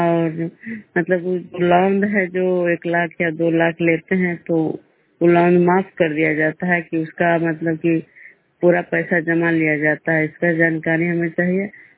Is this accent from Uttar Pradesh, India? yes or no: no; Vishnupur, Bihar, India